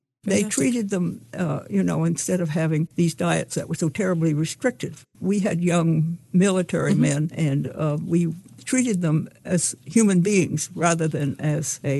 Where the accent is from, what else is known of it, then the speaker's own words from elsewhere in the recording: Vermont, United States; Anyway, so growing up in Vermont, I remember when I came home from graduating in high school